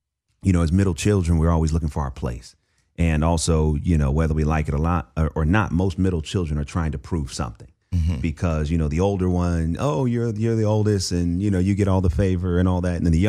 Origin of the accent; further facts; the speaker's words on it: Oakland, California, United States; My uncle, who was the pastor of the church that I grew up in East Oakland, you know, he was a big part of our lives.